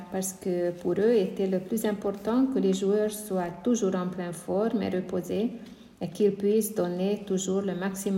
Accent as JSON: {"language": "French", "country": "Hungary", "said": "Surtout, un gentil couple de nos voisins sont venus deux fois chez nous en Hongrie."}